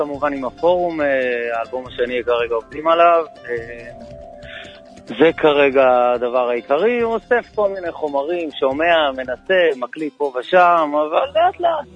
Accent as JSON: {"language": "Hebrew", "town": "Haifa", "region": "Haifa District", "country": "Israel", "tie": "born or raised there", "said": "חיפה. חיפה במקור, בטח, בטח."}